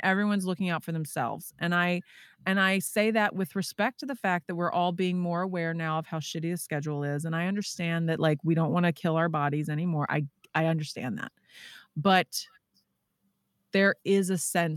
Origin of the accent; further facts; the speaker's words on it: Texas, United States; I'm from Texas originally.